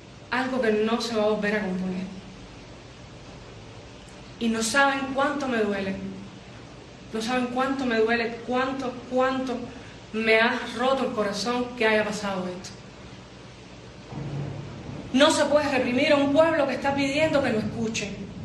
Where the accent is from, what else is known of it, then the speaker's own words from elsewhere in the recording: Cuba; yo como cubana, como madre cubana, como mujer cubana